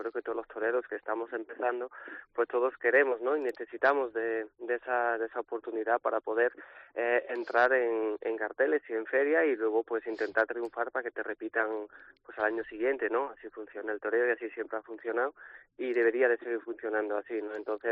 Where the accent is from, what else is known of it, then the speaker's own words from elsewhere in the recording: Arles, Provence-Alpes-Côte d'Azur, France; Spanish is a second language; also born or lived in Paris; yo soy de Arles, sí es cierto que nací en París, pero bueno, fue una anécdota, ¿no? La verdad que yo no viví allí ni nada, ¿no? Yo con pocos días llegué a Arles y me crié en Arles